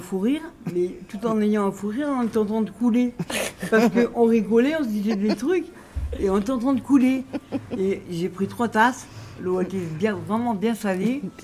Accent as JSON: {"language": "French", "town": "Paris", "region": "Île-de-France", "country": "France", "lives_now": "Marseille, France", "said": "Et ça fait quand même 3 ans que je suis là, voilà. Mais je viens de Paris, je ne suis pas marseillaise"}